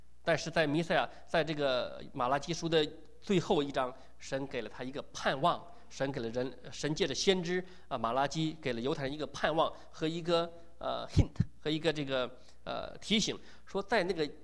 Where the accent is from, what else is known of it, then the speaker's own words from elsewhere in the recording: China; 我们对于外邦人，我们中国人作为外邦人，我们不了解旧约这些事情